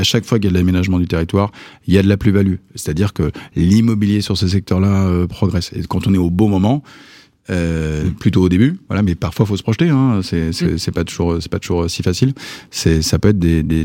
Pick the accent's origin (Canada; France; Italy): France; Normandy; moi je suis normand